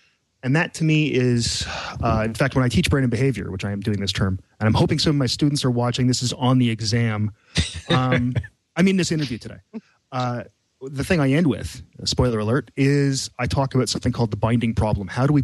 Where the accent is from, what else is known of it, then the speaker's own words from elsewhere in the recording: Canada; And I'm looking at, or soda, as Americans say, and I'm Canadian.